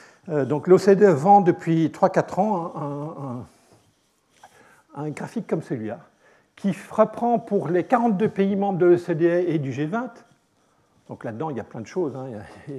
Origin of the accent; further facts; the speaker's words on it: Belgium; Je suis belge, j'ai des beaux-frères et des belles-sœurs qui habitent en Belgique